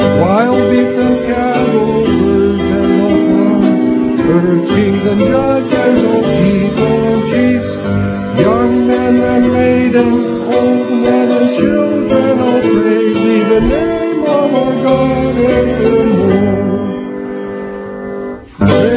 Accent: Stockton, California, United States; For those of you that don't know me, I'm from Stockton, California

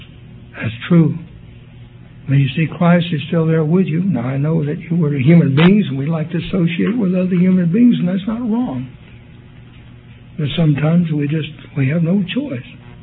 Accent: Oklahoma, United States; From my home state of Oklahoma.

